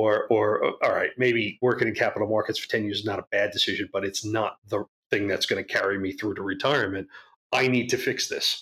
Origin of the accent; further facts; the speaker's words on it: New Jersey, United States; I grew up in New Jersey, so I was one of those guys who would look at the New York skyline, which you could see from my town because we're up on a hill